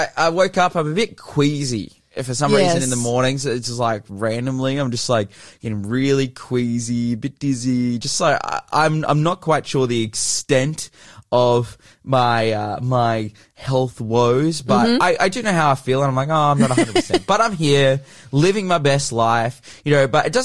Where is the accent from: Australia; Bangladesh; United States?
Australia; Newcastle, New South Wales; My family, like my dad, diehard Knights fan. Like, we're from Newcastle. That's like, we're Novocastrians.